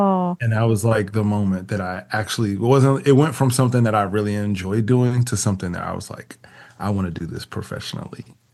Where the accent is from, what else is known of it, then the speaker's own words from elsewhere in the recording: Jersey City, New Jersey, United States; also born or lived in Delaware; Jersey City, New Jersey, born and raised.